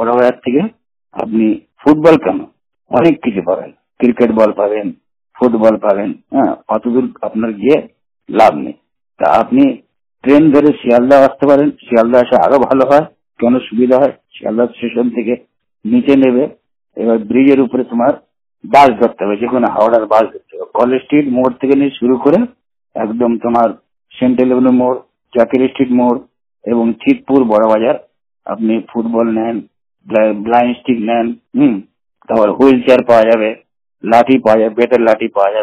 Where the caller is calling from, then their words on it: Mallikpur, West Bengal, India; মল্লিকপুর থেকে দক্ষিণ চব্বিশ পরগনা থেকে বলছি, সাউথ থেকে। আমার বাড়ি মল্লিকপুর।